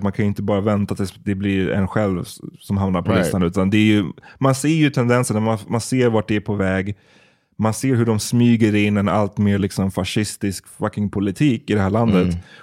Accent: Sweden; born there; Jag är svart, men jag är liksom född i Sverige. Jag pratar svenska perfekt.

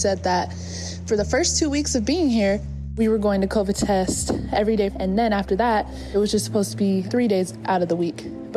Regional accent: Corona, California, United States; I play for the Atlanta Dream. I am from Corona, California.

